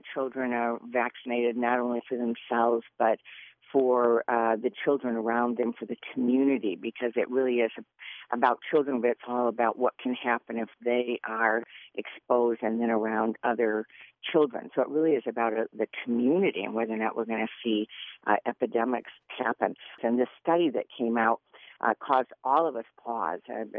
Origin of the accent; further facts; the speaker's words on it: Clare, Michigan, United States; A lot of our veterans are from small towns like where I grew up in Clare.